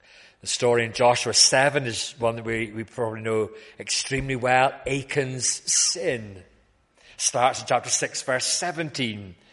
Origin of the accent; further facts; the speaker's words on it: Scotland, United Kingdom; also born or lived in England; but I was brought up in Scotland and England in Baptist churches where we had regular dedication services of newborn babies to the Lord.